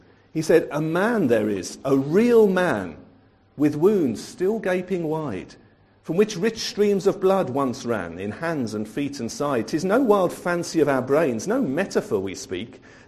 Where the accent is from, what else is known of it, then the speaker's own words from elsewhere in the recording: United Kingdom; And being very British, we need to leave the lady the family the space and to just adjust.